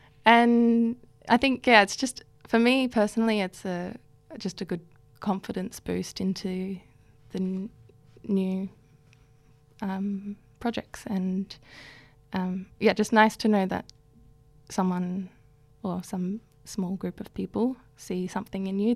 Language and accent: English; Adelaide, South Australia, Australia; also born or lived in Darwin / Berlin; I grew up in Adelaide, and when I came back from Berlin, I went to Darwin